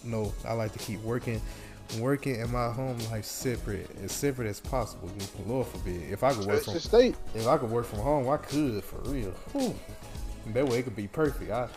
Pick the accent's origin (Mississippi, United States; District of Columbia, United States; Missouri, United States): Mississippi, United States; I just tell them I'm from Mississippi.